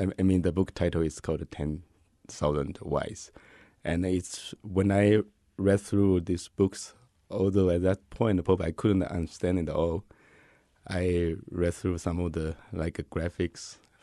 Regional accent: China; because my hometown is in the southeast part of China, so there are a lot of granite, like a mountain

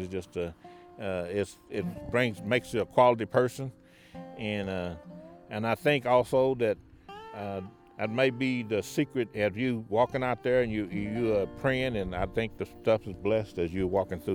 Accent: Haskell, Oklahoma, United States; And I'm from Haskell, Oklahoma. I was born and raised here in Oklahoma.

